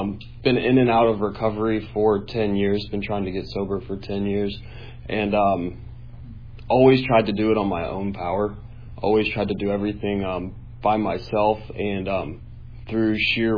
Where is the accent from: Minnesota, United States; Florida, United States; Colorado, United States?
Colorado, United States; Denver; now in Naples, United States; I'm 29 years old. Like you said, I'm from Denver, Colorado.